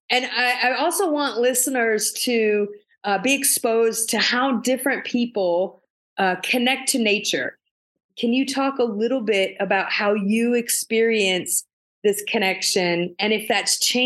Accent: Florida, United States; I grew up in South Florida too.

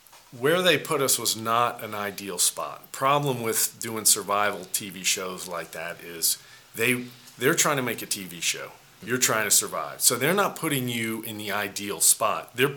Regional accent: Kennesaw, Georgia, United States; howdy. I'm from Kennesaw, Georgia.

